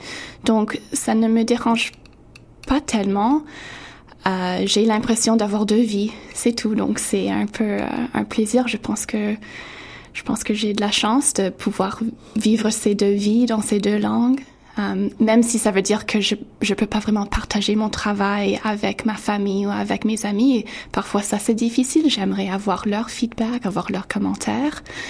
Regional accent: Montreal, Quebec, Canada; moved away as an adult; also born or lived in Toronto; j'ai grandi à Montréal. J'ai vécu là jusqu'à l'âge de 18 ans. Puis ensuite, j'ai déménagé à Toronto pour aller à l'Université de Toronto. Mes parents sont anglophones, mais ils m'ont placée dans une école francophone

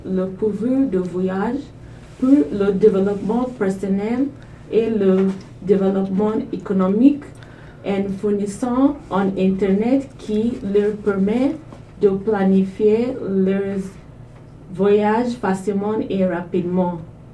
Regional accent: Nigeria; French is a second language; now in Toronto, Canada; je viens de Nigeria, mais maintenant j'habite à Toronto.

